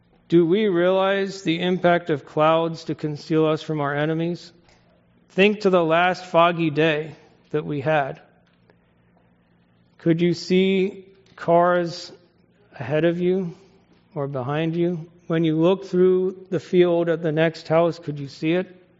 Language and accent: English; Kenya; I remember growing up in Kenya, and we would be out in the bush, and we would always light fires, even though it was, you know, hot.